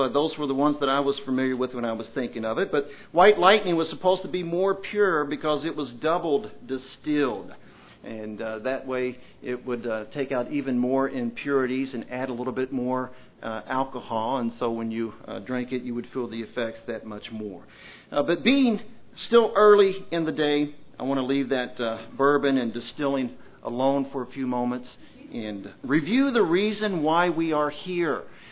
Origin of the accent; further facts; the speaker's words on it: Kentucky, United States; now in Maryland, United States; And I said, well, I live in Maryland. But what was shocking about that is that I grew up in Kentucky.